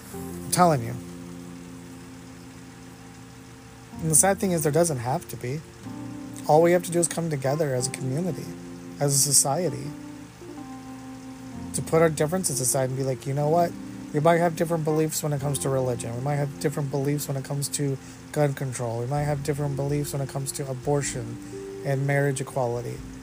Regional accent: United States; if we aren't careful as the American people

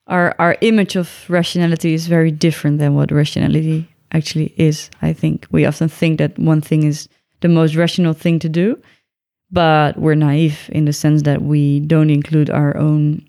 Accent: Netherlands; English is a second language; it makes me think of I'm from the Netherlands

